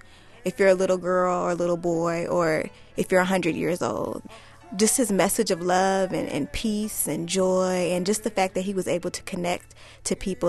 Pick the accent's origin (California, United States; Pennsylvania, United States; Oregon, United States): California, United States; Oakland; I grew up in Oakland